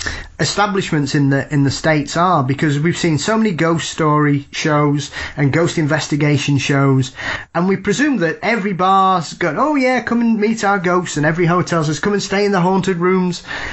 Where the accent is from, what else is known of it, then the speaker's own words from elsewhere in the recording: United Kingdom; especially being a Brit, because obviously over here